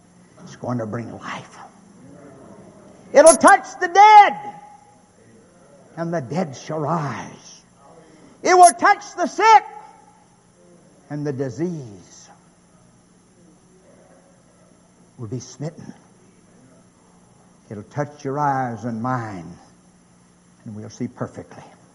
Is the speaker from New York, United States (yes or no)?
no; North Carolina, United States; as a farm boy from North Carolina, and that is my home state, I was such a farm boy, I almost had to live so far back in the mountains, I almost had to lay down on my back to see the sun.